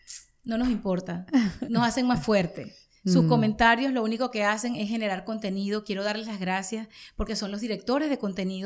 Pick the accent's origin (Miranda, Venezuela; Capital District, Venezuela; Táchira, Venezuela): Capital District, Venezuela; Caracas; yo me crié en los Jardines del Valle, ¿no? Uh-huh. En Venezuela, en la parte oeste de la ciudad, en la capital